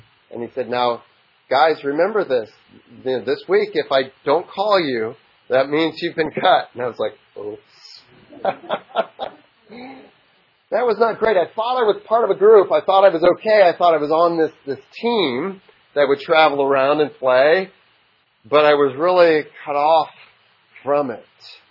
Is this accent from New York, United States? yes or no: yes; Rochester, New York, United States; I was growing up in Rochester, New York, and that's the opposite of Florida.